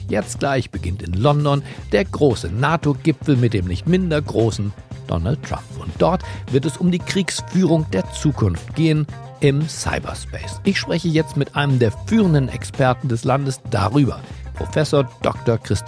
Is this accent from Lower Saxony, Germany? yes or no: no; Berlin, Germany